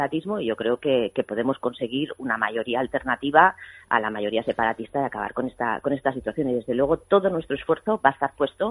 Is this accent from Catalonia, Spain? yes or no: yes; Catalonia, Spain; somos catalanes y españoles